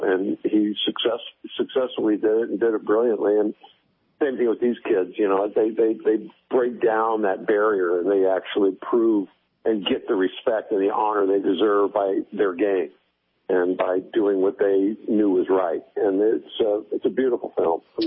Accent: Texas, United States; obviously I grew up in Texas. I was born there

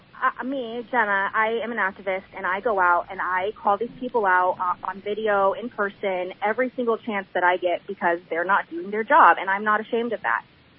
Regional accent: United States; It's been in the name of myself as an American and my job to uphold my politicians accountable.

